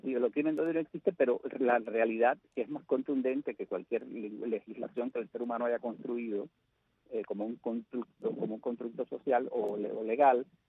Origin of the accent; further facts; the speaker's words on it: Caibarién, Villa Clara, Cuba